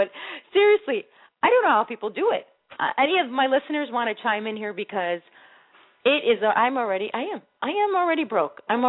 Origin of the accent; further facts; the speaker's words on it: Illinois, United States; I grew up on the Northwest Side, so I'm a loyal Cubs fan.